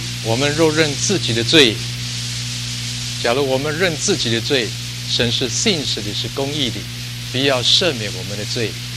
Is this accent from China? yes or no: yes; China; 我们中国人这个过年对联常常写说平安两字怎么样，值千金，对不对？